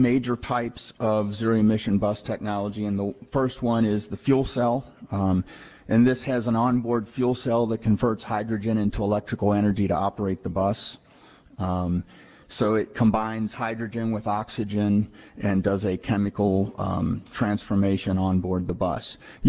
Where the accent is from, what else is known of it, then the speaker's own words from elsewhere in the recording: Midwest, United States; I came from the Midwest